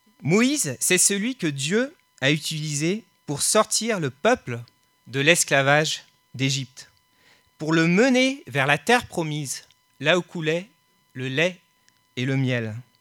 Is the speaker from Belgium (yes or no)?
no; France; Et en tant que Français, la Bastille va réveiller en nous plein de symboliques.